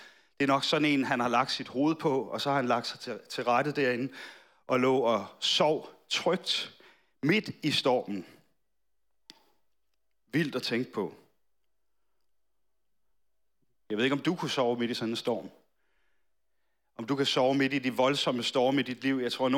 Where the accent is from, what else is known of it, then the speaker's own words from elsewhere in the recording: Capital Region of Denmark, Denmark; Jeg er fra Bornholm. Jeg er bådflygtning fra Bornholm.